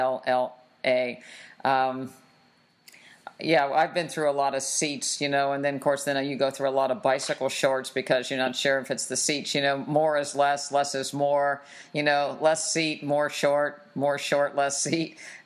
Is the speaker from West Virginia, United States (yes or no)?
yes; West Virginia, United States; I'm from West Virginia, and I never ate fruit that wasn't in a pie